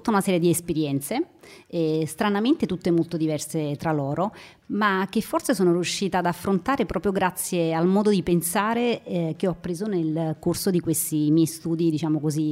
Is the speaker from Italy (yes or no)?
yes; Naples, Campania, Italy; Più di 20 anni fa oramai, a Napoli, perché sì, sono napoletana.